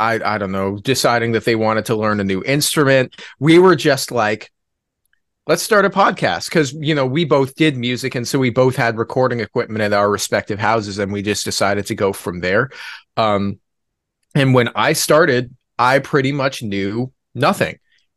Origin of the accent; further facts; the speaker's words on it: United States; just from growing up in the United States.